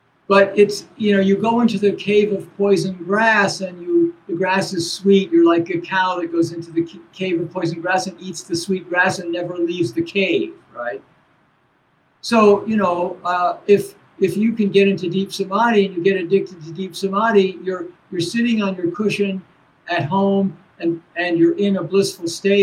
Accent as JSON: {"language": "English", "town": "Baltimore", "region": "Maryland", "country": "United States", "tie": "born or raised there", "said": "And when I was growing up in Baltimore, you know, there was a lot of violence."}